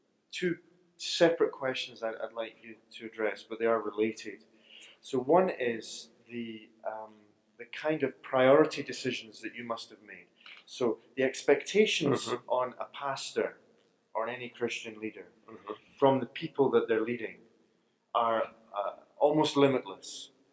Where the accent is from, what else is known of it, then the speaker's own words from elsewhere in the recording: Scotland, United Kingdom; I'm Scottish, though, so don't hug me.